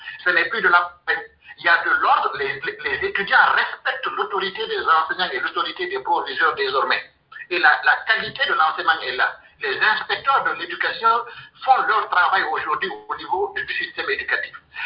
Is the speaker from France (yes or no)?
no; Guinea; Depuis que moi je suis guinéen